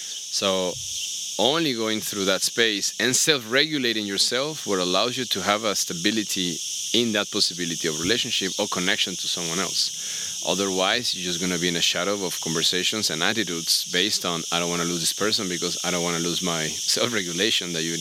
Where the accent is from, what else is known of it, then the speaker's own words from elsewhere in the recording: Mexico; English is a second language; now in Tulum, Mexico; Well, I mean, I'm from Mexico. I've been based in Tulum the last 15 years.